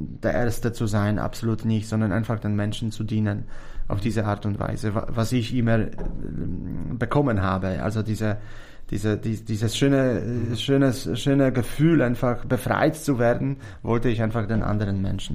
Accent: Oświęcim, Lesser Poland, Poland; German is a second language; moved away as an adult; also born or lived in Kraków; now in Austria; Ich bin geboren in Oświęcim.

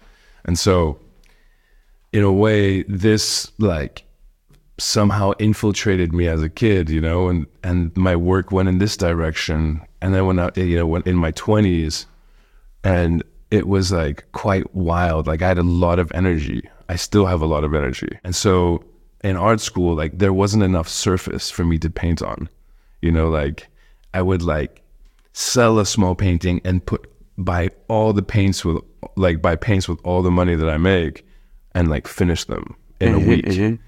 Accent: Indiana, United States; born there; She's like, where are you from? I'm like, well, I was born in Indiana.

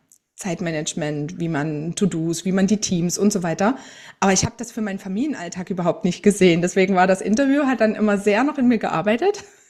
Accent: Saxony, Germany; ich bin bald 40, ich komme aus Sachsen

